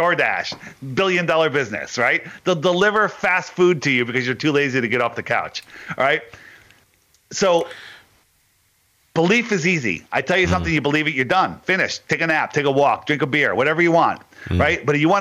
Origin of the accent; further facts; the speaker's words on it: Connecticut, United States; I am from Connecticut.